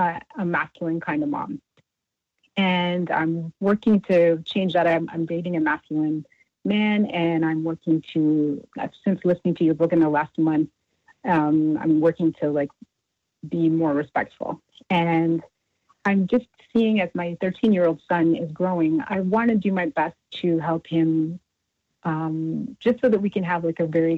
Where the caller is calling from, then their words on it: Canada; I'm calling from Canada.